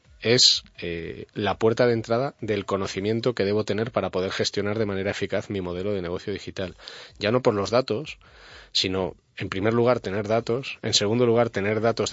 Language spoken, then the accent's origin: Spanish; Aragon, Spain; O sea, yo soy aragonés y no tengo por costumbre mentir.